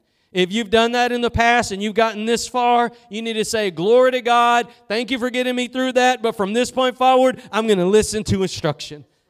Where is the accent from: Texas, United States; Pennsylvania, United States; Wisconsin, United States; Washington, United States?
Texas, United States; You can talk like that from Texas, so don't worry. I'm from Texas.